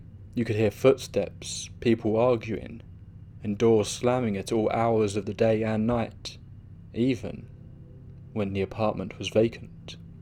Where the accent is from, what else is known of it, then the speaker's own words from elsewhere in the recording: Bronx, New York, United States; When I was growing up in the Bronx, we lived in apartments, as most people did.